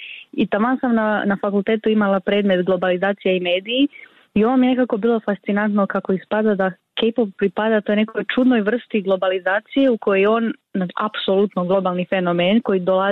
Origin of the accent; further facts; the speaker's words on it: Croatia; A kod nas u Hrvatskoj je recimo zanimljivo to da je, da jako ovisi o generacijama.